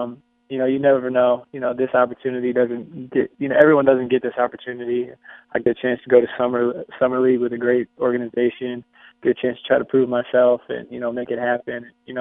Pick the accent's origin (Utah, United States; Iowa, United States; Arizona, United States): Iowa, United States; but I'm from Iowa. I have to handle that, so not too worried about that.